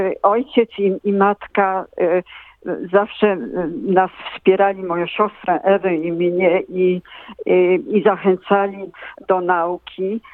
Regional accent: Australia; also born or lived in Germany; Ja się urodziłam w Niemczech, w obozie. I przyjechaliśmy do Australii z rodzicami w roku 1950. Więc ja wtedy byłam małą dziewczynką i urosłam tu, skończyłam szkołę tutaj, skończyłam uniwersytet tutaj i pracowałam tutaj, więc Australia jest moim domem. Ja jestem Australijką

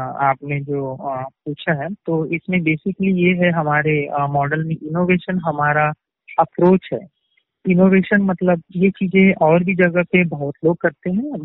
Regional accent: Navegaon, Maharashtra, India; और मैं ग्राम नवेगांव का रहने वाला हूँ जो गोंदिया महाराष्ट्र में आता।

